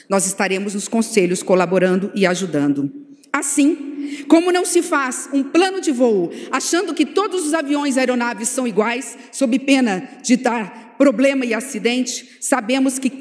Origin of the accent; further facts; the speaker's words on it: Central-West, Brazil; Eu venho do interior do Brasil. É verdade que a realidade socioeconômica do Centro-Oeste, ela é infinitamente melhor do que o interior, do Norte ou do Nordeste brasileiro.